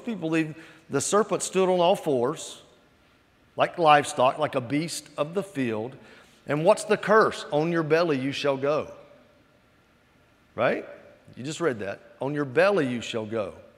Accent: Mississippi, United States; Man, I grew up in Mississippi. Grew up in the South.

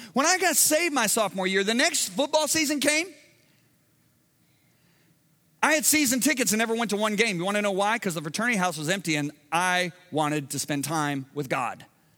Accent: Michigan, United States; now in Dallas, United States; I was raised in Michigan. So I'm not a Dallas Cowboy fan.

